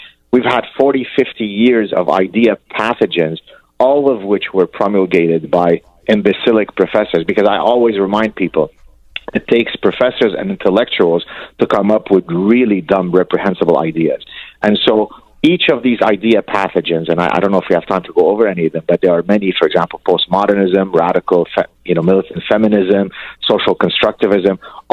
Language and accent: English; Lebanon; I grew up in Lebanon and escaped the Lebanese civil war as a Lebanese Jew.